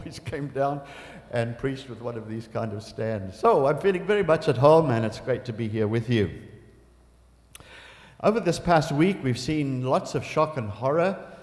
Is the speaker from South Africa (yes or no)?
yes; Durban, KwaZulu-Natal, South Africa; I was raised in Durban in South Africa, and my parents had a beautiful home overlooking the city.